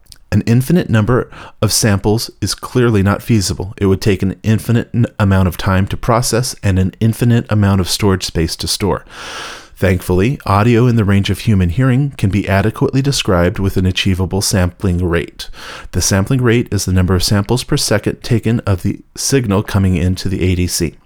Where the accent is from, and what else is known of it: East Bay, California, United States